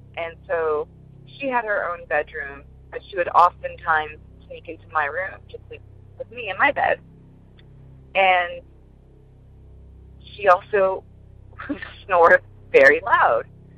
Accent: Connecticut, United States; So I'm from Connecticut, and growing up, my father actually had our home built. He had it built in 1984. So later that year, we moved in, and to this day, my family still is in this house.

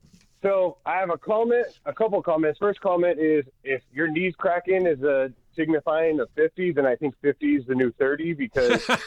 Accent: California, United States; No, I'm a Niner fan. I grew up in the Bay Area.

